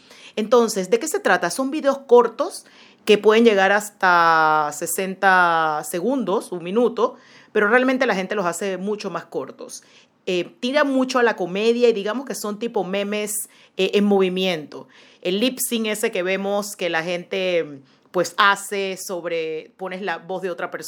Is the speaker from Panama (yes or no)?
yes; Panama; en mi país, en Panamá, vimos algunas personas en puestos públicos